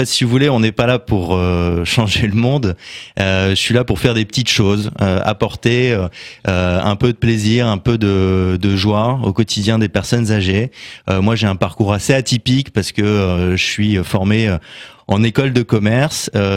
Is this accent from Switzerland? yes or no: no; Enghien-les-Bains, Île-de-France, France; je suis originaire d'Enghien-les-Bains, j'ai grandi à Enghien-les-Bains et donc c'était important pour moi aussi de revenir ici.